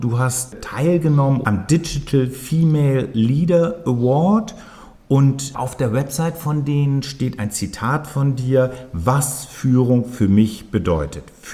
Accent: Northern Germany, Germany; von Stuttgart nach Lüneburg. Ich bin Norddeutscher

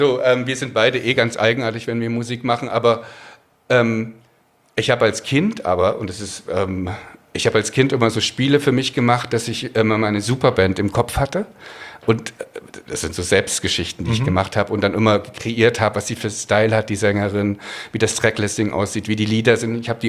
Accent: Pößneck, Thuringia, Germany; ich habe mir das im Osten, ich komme aus Pößneck, aus so einer, also jetzt mal ganz zurückzugehen, aus so einem ganz schlimmen Nest.

